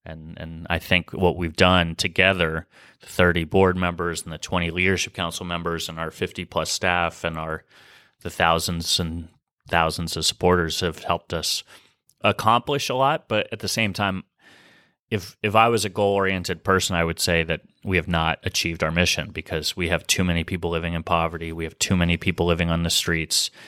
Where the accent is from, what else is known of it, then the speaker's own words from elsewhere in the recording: San Francisco, California, United States; I knew the philanthropic sector and the nonprofit sector a bit from growing up in San Francisco, but not a lot.